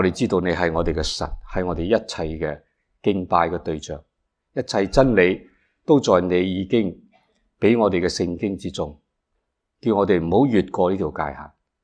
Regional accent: Hong Kong; also born or lived in Shanghai; 我在上海出世，然后呢就大概五六岁的时候呢就去到香港。去到香港呢住北角，一住就住了十二三年在那里。

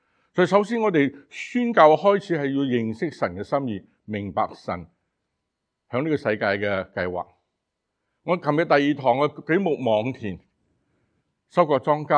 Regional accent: Singapore; 你大家知道我喺新加坡嚟，我新加坡系如果用国语讲吓，我是土生土长嘅土豆吓

